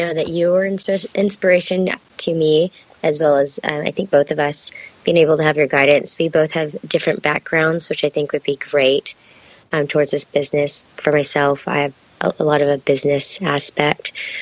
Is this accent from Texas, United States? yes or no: yes; Texas, United States; Well, as you know, we're both from Texas, so we naturally took two-stepping classes